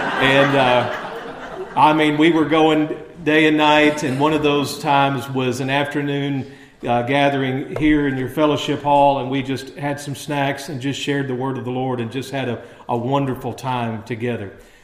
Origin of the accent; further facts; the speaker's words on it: Alabama, United States; now in Florida, United States; growing up in Alabama where I grew up, I live in Florida now, but growing up in Alabama